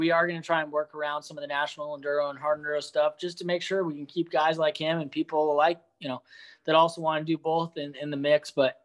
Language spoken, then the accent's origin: English; Hollister, California, United States; I'm closer to my hometown down here, so I'll spend Christmas in Hollister.